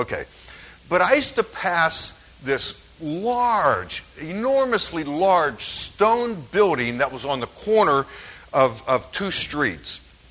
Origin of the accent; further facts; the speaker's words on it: Pittsburgh, Pennsylvania, United States; You know, where I grew up in Pittsburgh, I'll never forget this.